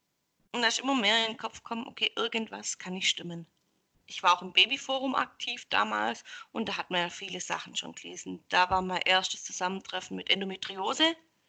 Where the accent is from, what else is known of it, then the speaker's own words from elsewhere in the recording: Baden-Württemberg, Germany; Ich komme aus der Nähe von Stuttgart. Hört man mir wahrscheinlich auch an. Bin 34 Jahre alt